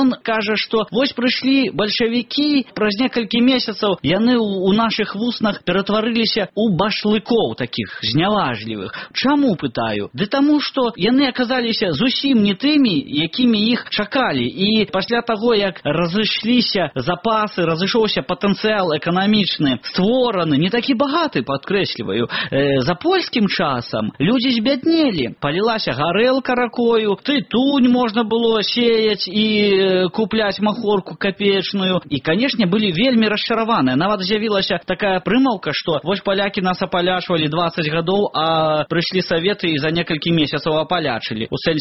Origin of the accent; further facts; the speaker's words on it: Vialikija Krupy, Brest Region, Belarus; з маёй роднай вёскі Вялікія Крупы.